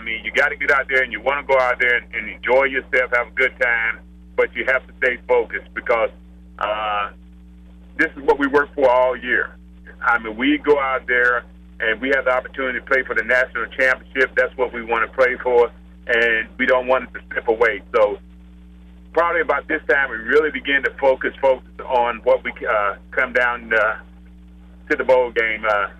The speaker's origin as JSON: {"language": "English", "region": "Virginia", "country": "United States", "tie": "born or raised there", "said": "I was just up there in Virginia, my hometown there."}